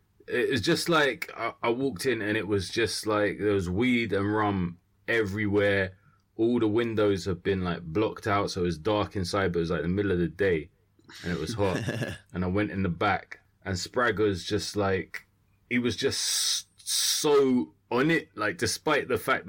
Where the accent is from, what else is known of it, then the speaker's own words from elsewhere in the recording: Kilburn, London, United Kingdom; I'm from Kilburn, and I was like around my mum's in Willesden